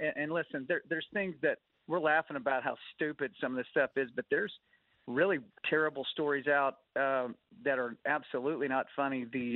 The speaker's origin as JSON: {"language": "English", "region": "Texas", "country": "United States", "said": "I'm a Texan originally, so I mean, I'm well acquainted with what goes on in Texas."}